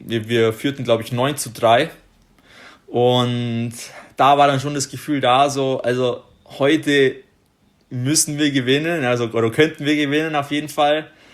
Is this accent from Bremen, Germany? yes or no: no; Ottobeuren, Bavaria, Germany; dass sie gegen Otto Beuern gespielt haben, da wo ich herkomme.